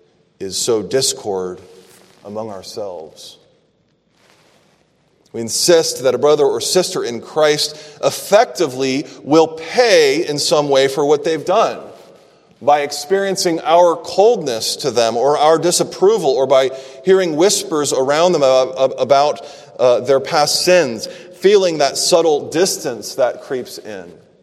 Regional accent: Orlando, Florida, United States; All right, well, I grew up in Orlando, Florida, so I think of Hammond as around here myself, but I'll learn.

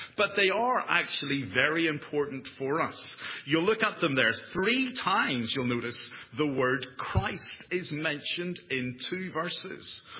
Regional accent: Ireland; As you probably gathered, I'm not from round here, and I come from Ireland.

